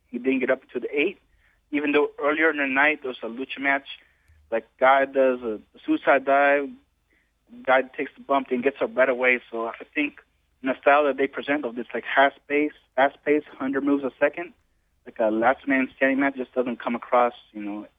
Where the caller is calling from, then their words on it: Dallas, Texas, United States; from Dallas, Texas.